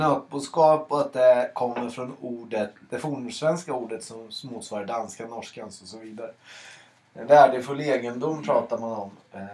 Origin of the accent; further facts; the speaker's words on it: Sweden; Jag upplever att jag är väldigt mycket svensk